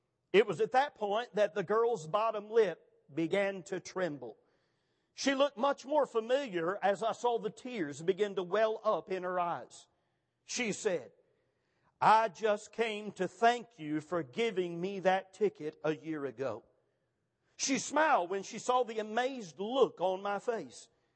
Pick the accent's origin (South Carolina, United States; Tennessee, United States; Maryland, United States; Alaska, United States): South Carolina, United States; Gaffney; Many times as a young man growing up in Gaffney, South Carolina, I heard my godly dad … quote this verse over and over and over again.